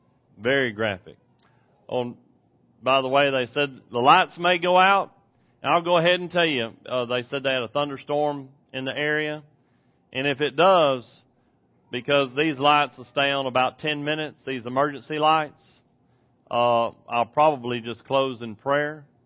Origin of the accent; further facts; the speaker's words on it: Texas, United States; but I was raised in East Texas and it's kind of like Southeast Arkansas. We just want to shake hands, okay?